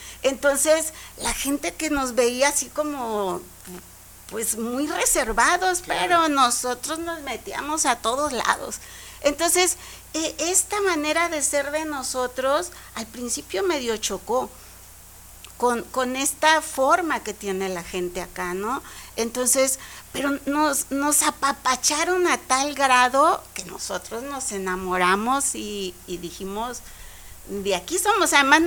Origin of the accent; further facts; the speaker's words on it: Mazatlán, Sinaloa, Mexico; yo vengo de Mazatlán, Sinaloa, entonces ahí es mar, fiesta y demás.